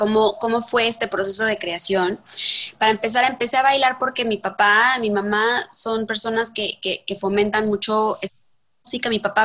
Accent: Mexico; also born or lived in Germany / New York; soy bailadora de flamenco, soy mexicana y me he dedicado al flamenco toda mi vida.

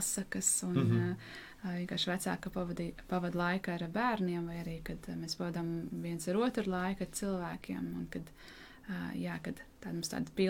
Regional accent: Liepāja, Kurzeme, Latvia; Tepat arī Liepājā esmu dzimusi, Liepājā augusi, vai pilsētā

